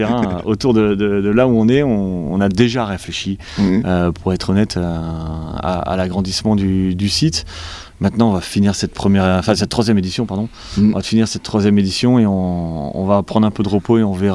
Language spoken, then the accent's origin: French; Violaines, Hauts-de-France, France; also born or lived in Valenciennes; je suis né à Valenciennes, j'ai vécu à côté de la Bassée, à Violaine.